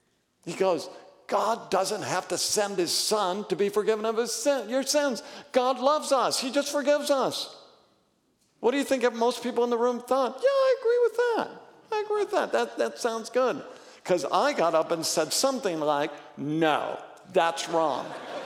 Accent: Oregon, United States; also born or lived in Los Angeles; now in Minnesota, United States; But Minnesota, I'm from Oregon originally. I'm not a native Minnesotan. And before I lived in Minnesota, I lived 6 years in Los Angeles area.

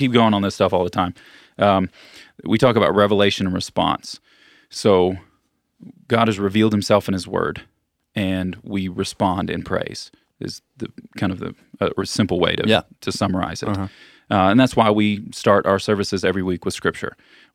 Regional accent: Florida, United States; and I grew up in Florida, so this really hits home with me

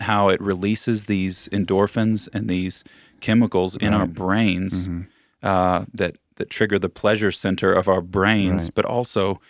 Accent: Florida, United States; and I grew up in Florida, so this really hits home with me

